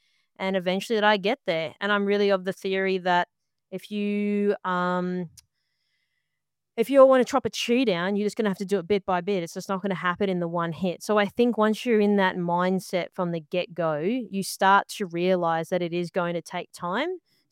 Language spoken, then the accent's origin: English; Queensland, Australia; and my mum's Italian. So again, they migrated here as well to do cane farming. Hence the reason why I was brought up in Queensland, because I come from a farmer's background effectively.